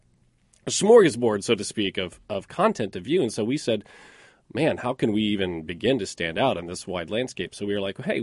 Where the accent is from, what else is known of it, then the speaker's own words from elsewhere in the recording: Indiana, United States; We went out to the world, but we're from Indiana. I went to Brownsburg High School, and he went to Greencastle High School.